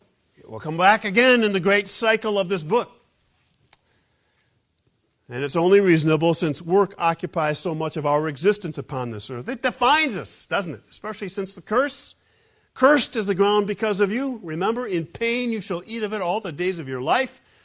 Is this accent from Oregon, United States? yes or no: no; Michigan, United States; When I lived in Michigan, I grew up in Michigan, I've been to Hell.